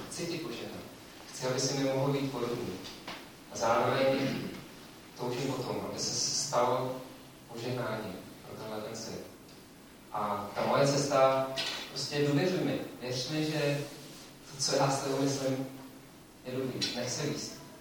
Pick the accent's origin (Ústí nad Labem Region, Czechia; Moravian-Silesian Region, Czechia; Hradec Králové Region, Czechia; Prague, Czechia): Prague, Czechia; my jsme na Vinohradech, já jsem původně z Vinohradu, z CBčka